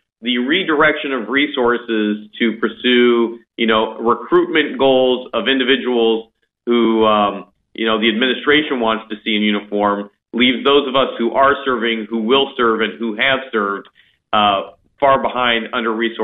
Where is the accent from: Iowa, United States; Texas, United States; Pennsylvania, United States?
Iowa, United States; you and I are from flyover country, but it was in flyover country in my home state of Iowa that we trained the first African-American soldiers as officers.